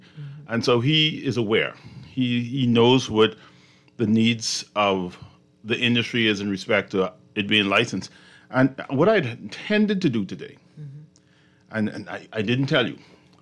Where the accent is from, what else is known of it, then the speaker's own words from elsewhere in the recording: Bahamas; we're so proud to be Bahamian, we're so proud of all the advancement.